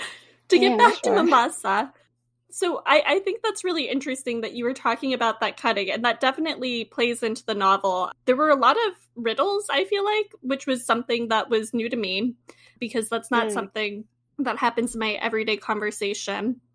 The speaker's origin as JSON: {"language": "English", "region": "Massachusetts", "country": "United States", "tie": "born or raised there", "also_born_or_lived": "California", "lives_now": "New York City, United States", "said": "No, I grew up mostly in Massachusetts and California, which are yeah. on opposite sides of the country."}